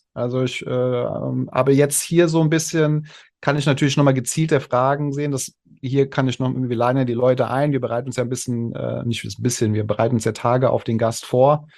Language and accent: German; Germany; also born or lived in Switzerland; als Deutscher, der irgendwie alles genau und schnell haben will, aber das hat auch mal gut getan, die 4 Jahre in der Schweiz. Ich habe ja da mal 4 Jahre gewohnt.